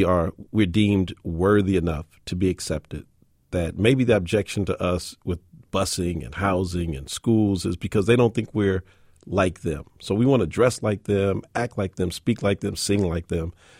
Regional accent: Oakland, California, United States; Growing up in Oakland, California, at the time that I grew up, there was no way to get around protest and civil disobedience.

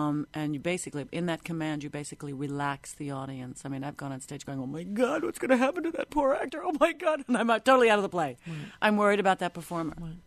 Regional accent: Long Island, New York, United States; And I was lucky that I was from Long Island and made several trips into New York City and lived in the city a year before I went to Juilliard.

